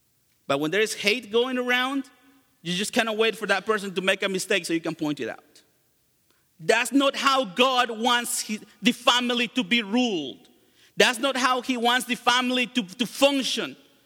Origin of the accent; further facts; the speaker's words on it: Mexico; I grew up in Mexico, and I can tell you that the leaders just serve themselves.